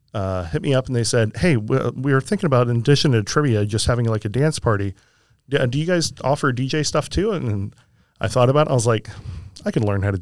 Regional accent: Lakeland, Florida, United States; also born or lived in Chicago / New York; I grew up in Lakeland. For a brief period, I had moved to Chicago and New York.

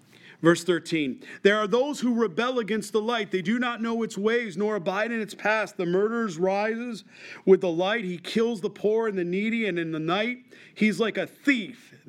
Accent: Rochester, New York, United States; I'm from Rochester, New York.

